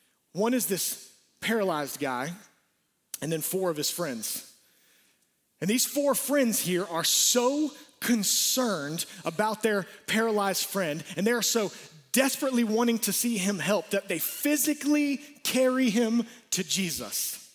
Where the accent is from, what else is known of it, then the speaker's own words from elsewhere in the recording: Atlanta, Georgia, United States; We'd go and party. We grew up in Atlanta.